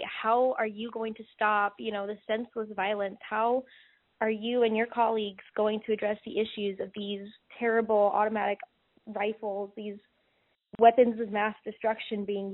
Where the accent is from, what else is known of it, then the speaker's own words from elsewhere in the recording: Georgia, United States; I am from Cobb County, Georgia. I grew up going to Harrison High School. I love where I'm from, and I love living in this district.